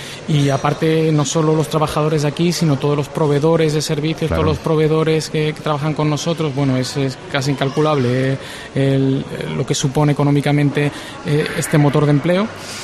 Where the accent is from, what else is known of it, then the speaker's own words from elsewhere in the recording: Cádiz, Andalusia, Spain; Yo soy de Cádiz, soy de la Bahía, de aquí cerquita